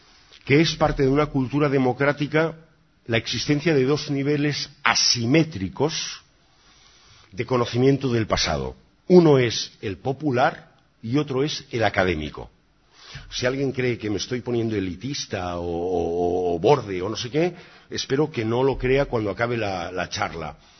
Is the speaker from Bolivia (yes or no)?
no; Spain; Como los españoles habíamos dado pruebas rotundas de lo contrario